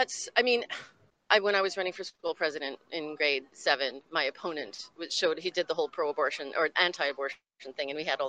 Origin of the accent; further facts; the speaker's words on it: Canada; now in Hawaii, United States; I'm visiting. Yeah, I live in Hawaii. I'm from Canada.